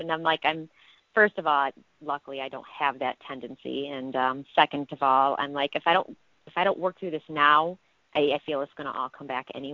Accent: Michigan, United States; Hi, this is … I'm from Michigan.

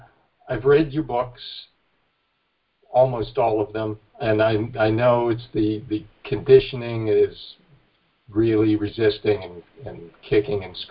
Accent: Pennsylvania, United States; I'm from Pennsylvania, and looking forward to going to the Harrisburg thing to meet you.

